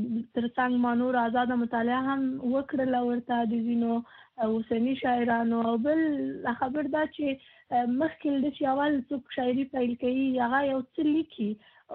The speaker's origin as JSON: {"language": "Pashto", "region": "Kabul", "country": "Afghanistan", "tie": "born or raised there", "moved": "as an adult", "said": "ما از په کابل کې زیږیدلې ما او په کابل کې ما زده کړې کړې دي"}